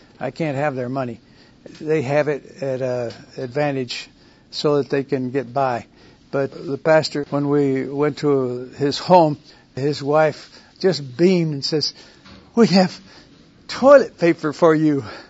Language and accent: English; San Luis Potosí, Mexico; People don't fear like in my hometown in San Luis Potosí, Mexico.